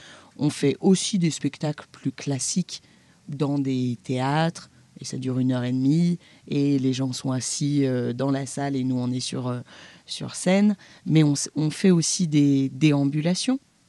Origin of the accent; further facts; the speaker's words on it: Bourgogne-Franche-Comté, France; parce que moi, je viens de Bourgogne.